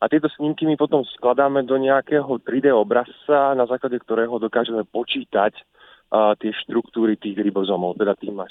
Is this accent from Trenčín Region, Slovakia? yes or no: no; Nové Zámky, Nitra Region, Slovakia; Pôvodom som samozrejme zo Slovenska, ale teda z juhu Slovenska, z Nových Zámkov.